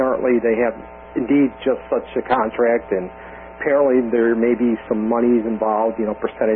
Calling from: New York, United States; from New York.

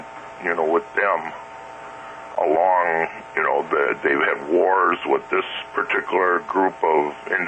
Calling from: Milwaukee, Wisconsin, United States; in Milwaukee.

